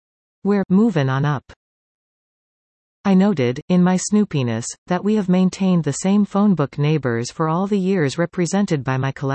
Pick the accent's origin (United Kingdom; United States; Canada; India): Canada; Mortlach, Saskatchewan; I spent a few minutes looking through all the numbers in the Mortlach exchange and it appears that no one listed is using that old number.